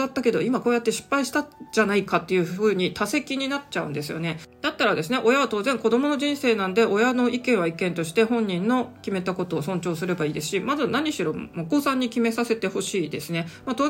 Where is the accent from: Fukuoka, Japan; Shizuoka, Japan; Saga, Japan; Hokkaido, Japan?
Hokkaido, Japan; Sapporo; moved away as an adult; now in Tokyo, Japan; 札幌という生まれ育った故郷、しかも40年以上もずっとですね、土着民としてですね、落ち着いてた土地を離れて、まあ、思い切って埼玉県に移住して、そこから東京都民になった